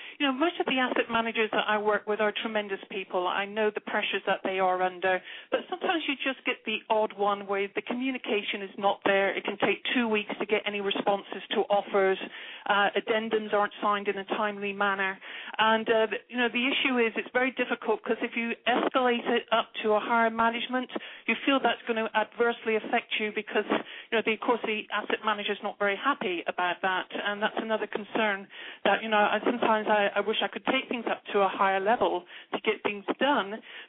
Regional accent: England, United Kingdom; now in Morgan Hill, United States; No, I'm actually from England. So I'm actually calling Morgan Hill in California.

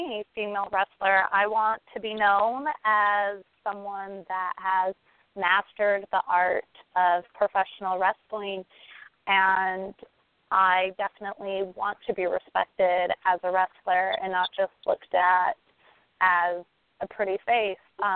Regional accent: Brazil; I'm from Brazil. Not a lot of people know this, so I speak Portuguese fluently.

